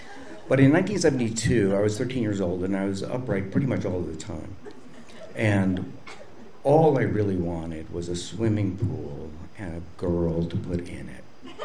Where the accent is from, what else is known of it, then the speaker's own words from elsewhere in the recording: Buffalo Grove, Illinois, United States; I grew up in Buffalo Grove, which was a frontier suburb of Chicago. Three doors down, my street ended in a cornfield.